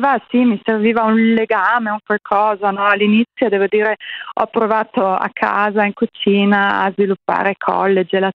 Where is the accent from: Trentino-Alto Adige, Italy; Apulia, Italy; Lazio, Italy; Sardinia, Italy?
Trentino-Alto Adige, Italy; accent: South Tyrolean dialect; perché nel nostro dialetto altoatesino LAB significa proprio foglie